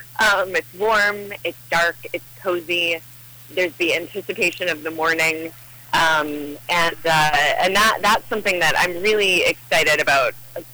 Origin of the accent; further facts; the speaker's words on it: Yonkers, New York, United States; born there; now in California, United States; But you know, I've always been an East Coaster. I was born in Yonkers. I'm, you know, through and through, I'm a New Englander.